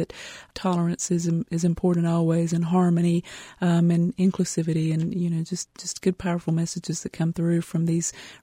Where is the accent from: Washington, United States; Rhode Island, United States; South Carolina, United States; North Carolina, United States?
North Carolina, United States; You know, I grew up in Randolph County and went to Southwestern Randolph High School, which is really, really near Denton.